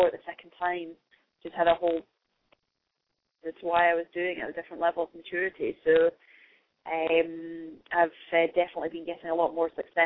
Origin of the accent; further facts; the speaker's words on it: Scotland, United Kingdom; I capitalise on the fact that I'm Scottish